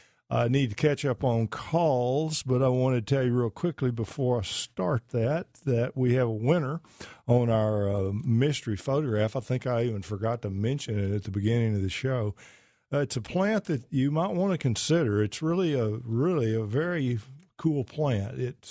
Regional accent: Pittsburgh, Texas, United States; I'm from Pittsburgh also, but I'm from Pittsburgh, Texas.

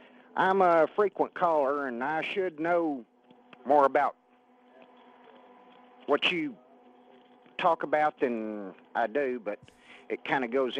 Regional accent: Garland, Texas, United States; I was raised in Blackland in Garland.

